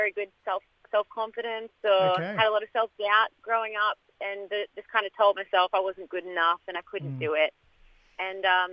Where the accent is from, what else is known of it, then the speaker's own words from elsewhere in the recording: New South Wales, Australia; And I'm from Welwyn Mob, so down near Canamble Warren